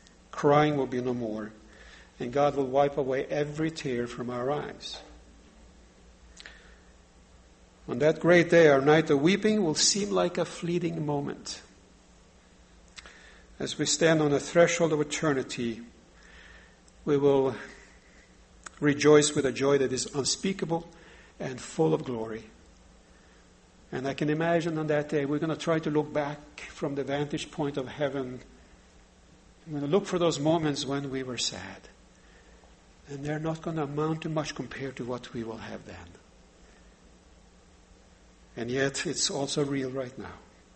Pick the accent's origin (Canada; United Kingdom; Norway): Norway; English is a second language; you know I'm from Norway and Norwegians are very reserved.